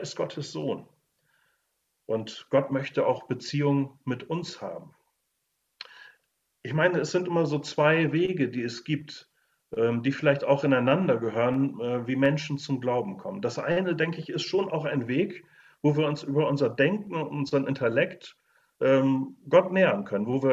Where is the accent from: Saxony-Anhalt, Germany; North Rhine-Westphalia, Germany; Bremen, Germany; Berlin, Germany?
Bremen, Germany; ich bin ja so an der Weser groß geworden. Die Weser wurde bei uns schon sehr breit und es gab einen schönen Hafen bei uns in Bremen-Vegesack.